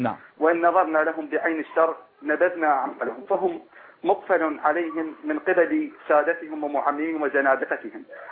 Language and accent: Arabic; Iraq; وبالمناسبة فإني من العراق.